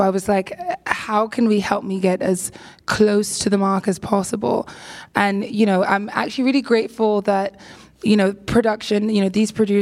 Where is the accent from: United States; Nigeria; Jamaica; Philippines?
Jamaica; Like, I'm Jamaican. Any Jamaicans in the audience? No. We're in California.